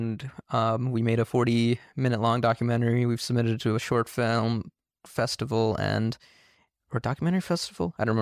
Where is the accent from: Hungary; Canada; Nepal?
Nepal; also born or lived in Kansas / Northern Virginia; now in Richmond, United States; I'm from Nepal, Kansas, and Northern Virginia, and now I'm from Richmond.